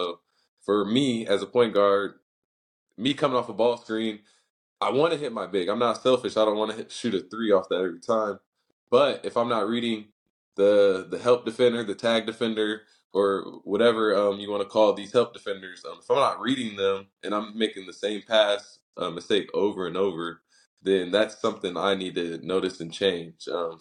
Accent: Springfield, United States; growing up in Springfield, I feel like mistakes come in very different forms

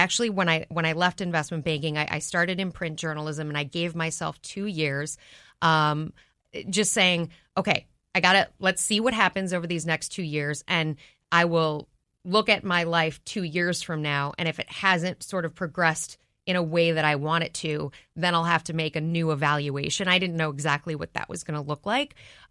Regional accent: Minneapolis, Minnesota, United States; She happens to now be a journalist in Chicago, but I grew up in Minneapolis.

